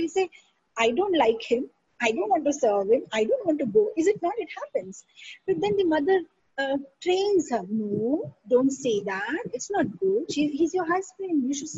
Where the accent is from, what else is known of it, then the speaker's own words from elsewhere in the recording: Gujarat, India; see, we are from Gujarat. And, you know, in Gujarat, they have this very beautiful festival of kite flying.